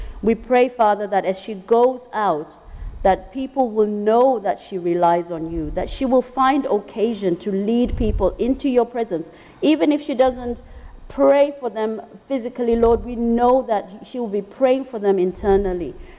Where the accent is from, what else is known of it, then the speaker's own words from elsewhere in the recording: Zimbabwe; she's my country woman. We're both from Zimbabwe.